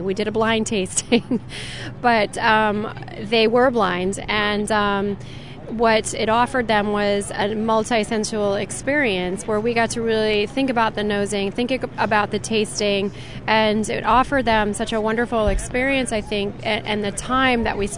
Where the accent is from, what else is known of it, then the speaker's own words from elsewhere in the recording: United States; I'm a woman, and I'm an American